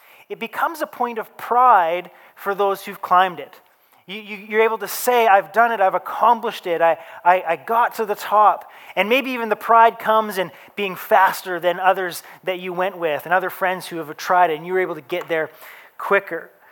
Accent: Victoria, British Columbia, Canada; You know, I grew up in Victoria, BC. Most of my life, moved here just about 3 years ago with my family.

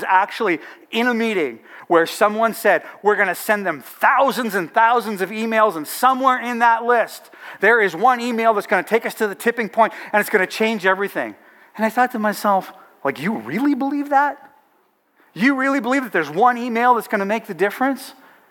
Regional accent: Canada; So those two things, I am a Christian, I am a Canadian, make us responsible.

